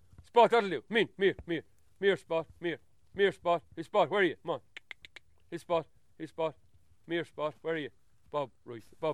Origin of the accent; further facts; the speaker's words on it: Tallaght, Leinster, Ireland; I'm from Talla. A lot of people don't realise that there's actually farmland in Talla, and it's part of the hills, like the same as there is in any part of the rural Ireland, I suppose.